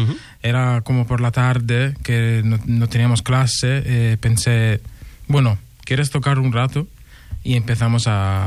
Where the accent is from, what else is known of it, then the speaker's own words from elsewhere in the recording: Apulia, Italy; La meva comarca, no, la meva regió.